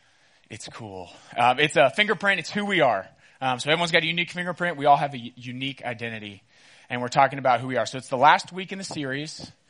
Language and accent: English; Katy, Texas, United States; also born or lived in Houston; So when I grew up in Houston, Texas. Anyone from Houston by chance? Anyone ever lived there? Yeah, a few leaders. Oh, and a few students too. Awesome. So I lived in Katy, which is west side of Houston.